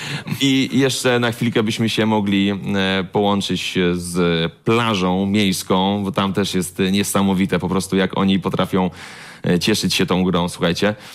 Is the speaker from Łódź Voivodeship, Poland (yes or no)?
yes; Łódź, Łódź Voivodeship, Poland; U mnie w Łodzi, na łódzkim blokowisku, to po prostu żonglerka.